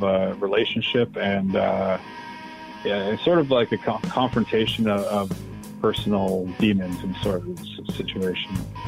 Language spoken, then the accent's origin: English; Parry Sound, Ontario, Canada; now in Hamilton, Canada; I grew up up north in Parry Sound.